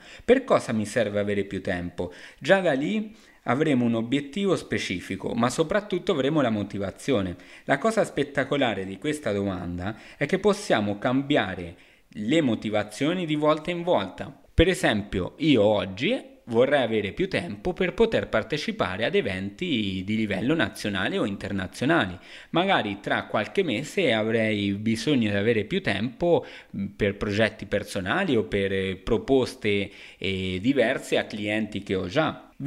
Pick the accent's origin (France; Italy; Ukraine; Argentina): Argentina; Io sono argentino, un mix tra sangue italiana e spagnola